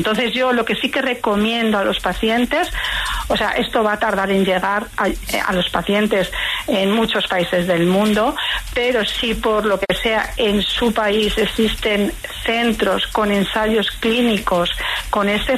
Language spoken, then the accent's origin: Spanish; Spain; now in Madrid, Spain; yo soy de España, vivo en Madrid